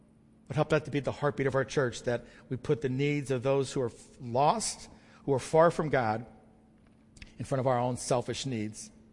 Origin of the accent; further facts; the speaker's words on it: United States; because we're American and we have to perform.